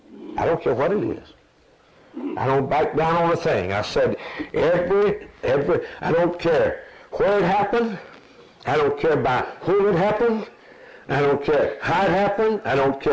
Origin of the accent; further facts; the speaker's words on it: Alabama, United States; born there; I was born down in Alabama years ago, and then the Depression hit, and my dad lost his job in the steel mill.